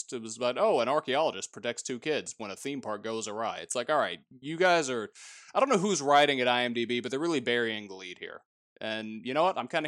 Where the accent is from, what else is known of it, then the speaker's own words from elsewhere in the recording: United States; And I'm an American, and that means I don't have to respect those who disagree.